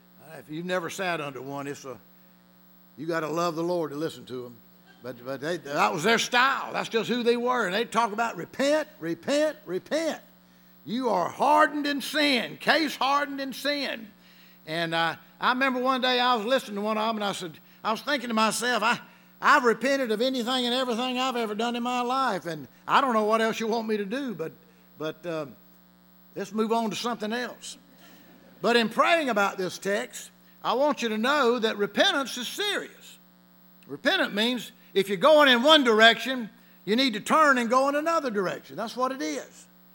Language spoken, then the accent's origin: English; Albany, United States; Now, growing up in Albany, my pastor, Bud Abbott, I guess about every Sunday, he was going to talk a little bit about repentance.